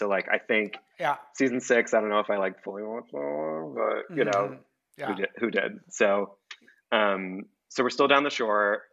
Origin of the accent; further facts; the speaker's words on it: New Jersey, United States; Yes. So I'm from New Jersey. I grew up in Bergen County, which is where most of it still takes place.